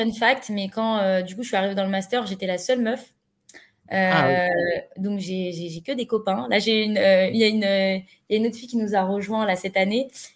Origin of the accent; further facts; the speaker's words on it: France; moi, en tant que Française